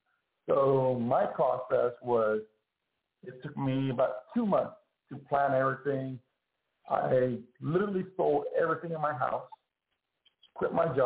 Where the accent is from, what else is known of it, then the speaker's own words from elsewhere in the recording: Austin, Texas, United States; But the thing is, I come from Austin, Texas, where we care about animals.